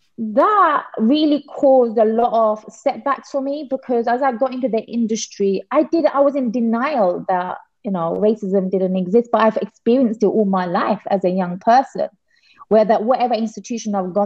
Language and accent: English; London, United Kingdom; We grew up in East London. It's like, I don't know how I can compare it, like Brooklyn maybe. You know, grew up in, it's the equivalent of hood, but not so rough.